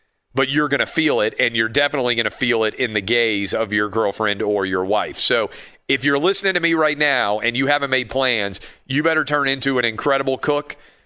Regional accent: Nashville, Tennessee, United States; it looks like we may get a legitimately decent sized snowfall in my hometown of Nashville

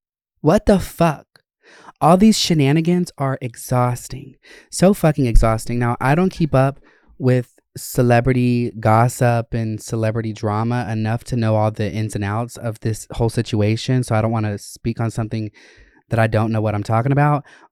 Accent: Georgia, United States; And I grew up in Gwinnett and North Georgia areas, Winder, ew.

